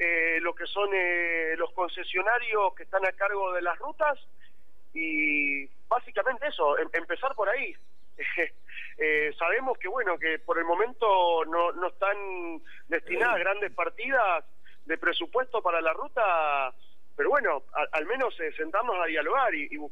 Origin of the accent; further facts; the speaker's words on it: Santa Fe, Argentina; La mayoría somos de Santa Fe porque, bueno, el grupo nació acá.